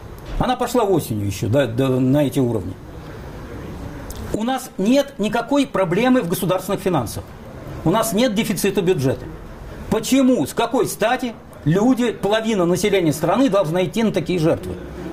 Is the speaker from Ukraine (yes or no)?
no; Russia; я россиянин.